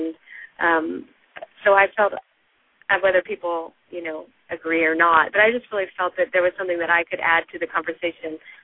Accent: Tulsa, Oklahoma, United States; Oh, yeah, I'm going to go to Tulsa, which is my hometown, at some point this fall.

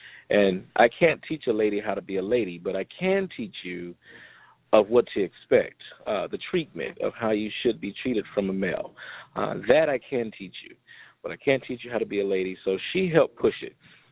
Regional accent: Dallas, Texas, United States; also born or lived in Savannah, United States; I was raised up in Dallas, over in South Oak Cliff, so I loved it. D-Town, or DFW, Funky Town, as they call it. Funky Town, I like Dallas. I was raised in Savannah, Georgia, single-parent home, by my mother

